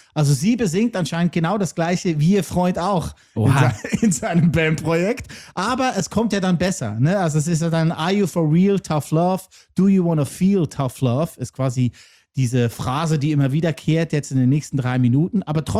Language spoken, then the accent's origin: German; Lucerne, Switzerland; Genau, ich bin Luzerner